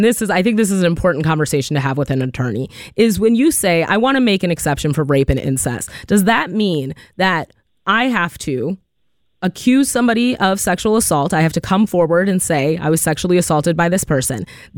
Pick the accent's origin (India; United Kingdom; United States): United States; Madison, Wisconsin; I grew up in Madison. I'm a person who identifies as Black.